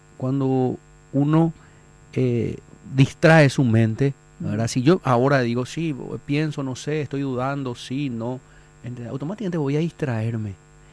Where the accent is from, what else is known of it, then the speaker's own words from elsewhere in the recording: Caacupé, Cordillera, Paraguay; me crié y me malcrié en Cacupé, en la casa de mi abuela. Y tengo muchos amigos en Cacupé y ellos me decían también